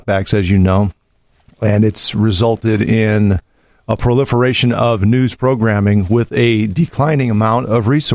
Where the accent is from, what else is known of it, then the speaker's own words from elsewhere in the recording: St. Louis, Missouri, United States; also born or lived in Milwaukee, Wisconsin; Well, I grew up in St. Louis. I spent between St. Louis and Milwaukee the first 22 years of my life in this area.